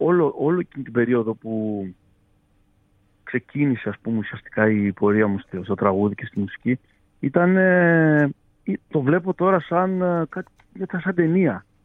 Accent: Tashkent, Uzbekistan; όταν ήμουν μικρός στην Τασκένδη που μεγάλωσα και γεννήθηκα

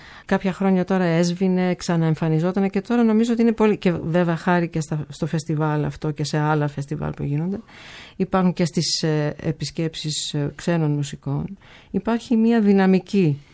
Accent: United States; Εγώ γεννήθηκα και μεγάλωσα στην Αμερική

